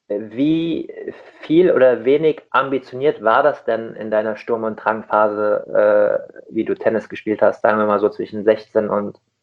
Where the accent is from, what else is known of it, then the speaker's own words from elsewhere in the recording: Hesse, Germany; ich komme aus dem Rheingau in Hessen, auch am Rhein, aber weiter unten. Zu meiner Zeit, ich bin Jahrgang 90